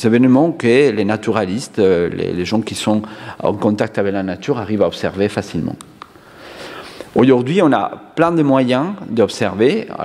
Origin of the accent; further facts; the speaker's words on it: Spain; Moi, je suis espagnol à la base